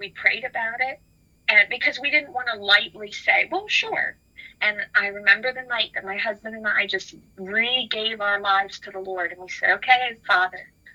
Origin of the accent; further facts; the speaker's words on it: Pennsylvania, United States; This is not where either my husband or I are from originally. My husband grew up in Wisconsin, and I grew up in Pennsylvania.